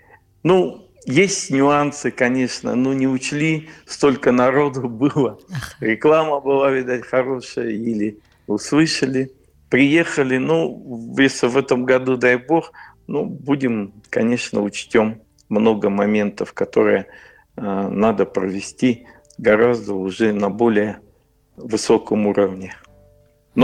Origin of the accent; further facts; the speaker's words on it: Belozersk, Russia; такой у нас есть село Белозерск, откуда я родом.